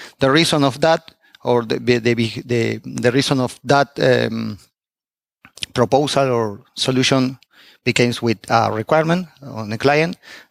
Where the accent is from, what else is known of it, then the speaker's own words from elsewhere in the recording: Argentina; from Argentina.